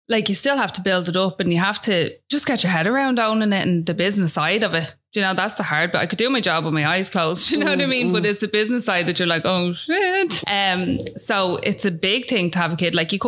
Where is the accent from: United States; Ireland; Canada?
Ireland; Rathfarnham, Leinster; I'm from Nookgrove, Raffarnham.